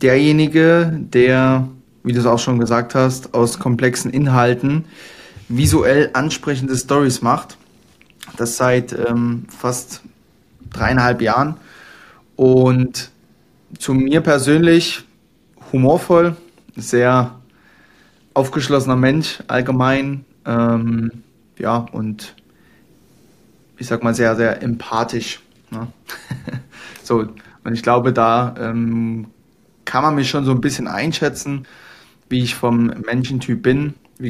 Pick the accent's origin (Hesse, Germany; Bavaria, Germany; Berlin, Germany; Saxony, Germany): Saxony, Germany; Dresden; habe hier in Dresden, also ich komme aus Dresden